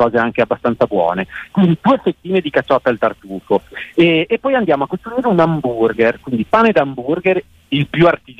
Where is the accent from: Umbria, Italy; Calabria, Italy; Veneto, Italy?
Calabria, Italy; in quanto calabrese direi che ci dovrebbe essere l'anduja sicuramente